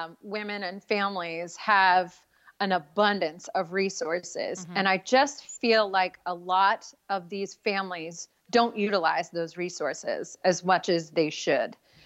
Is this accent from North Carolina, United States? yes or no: no; Brooklyn, New York, United States; also born or lived in Washington State / California / Newport, Rhode Island; now in Washington, D.C., United States; So I moved from Brooklyn, New York, obviously, to Washington State. From Washington State, we moved to California.